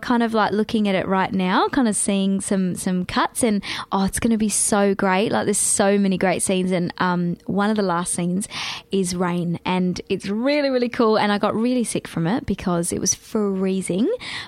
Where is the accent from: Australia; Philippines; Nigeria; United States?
Australia; I was like, I want to hear my accent. I just miss so much. Australia's just the best place.